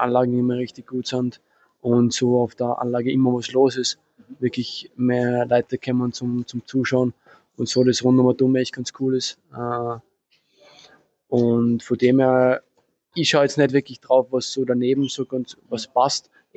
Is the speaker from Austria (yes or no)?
yes; Austria; da wo ich aufgewachsen bin, immer das Tennisbild so in Österreich.